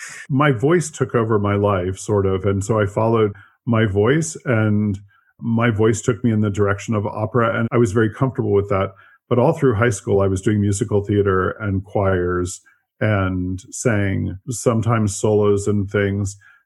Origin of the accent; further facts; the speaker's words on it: Washington, District of Columbia, United States; born there; I was born in Washington, D.C. Actually, I'm one of the very few people born in Washington, D.C.